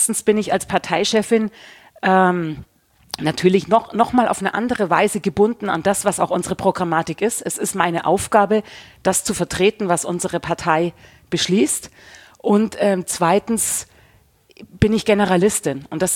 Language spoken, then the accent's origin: German; Augsburg, Bavaria, Germany; now in Berlin, Germany; ich bin in Augsburg aufgewachsen, habe hier in Berlin dann Philosophie studiert